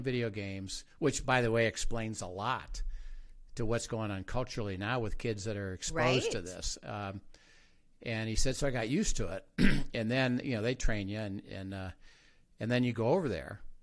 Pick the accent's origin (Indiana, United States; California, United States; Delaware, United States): Indiana, United States; Valparaiso; also born or lived in Chicago, United States; So I grew up in Indiana in the country, and he would drive back and forth to the h